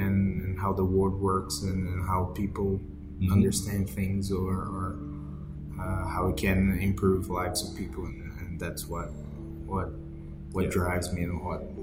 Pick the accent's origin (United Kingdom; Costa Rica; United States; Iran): United Kingdom; England; That's probably not a very accurate New York accent, but it sounded right to me as an English person speaking.